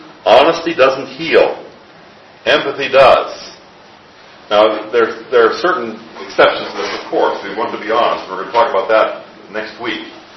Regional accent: South Dakota, United States; I grew up in the Midwest on a farm. We didn't have running water or electricity until I started school.

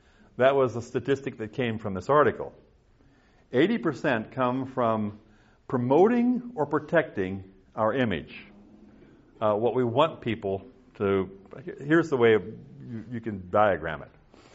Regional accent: South Dakota, United States; I remember how I grew up in South Dakota. No running water, no electricity.

